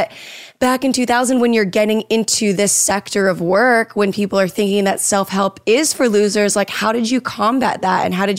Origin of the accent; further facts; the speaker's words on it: Florida, United States; now in Los Angeles, United States; I grew up in Florida, and I feel like now I live